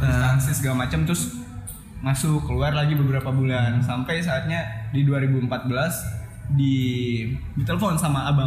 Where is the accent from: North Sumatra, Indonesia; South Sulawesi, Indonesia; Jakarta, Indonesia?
South Sulawesi, Indonesia; Makassar; Dibandingkan tempat ya kita besar sama ini di Makassar, gitu.